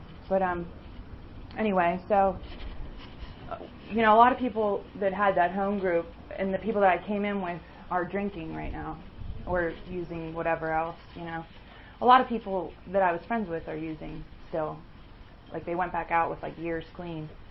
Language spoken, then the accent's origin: English; Altoona, Pennsylvania, United States; now in Newcastle, United States; So I moved to Newcastle. I'm from Altoona, which that's why I love this area, too. I grew up in Altoona.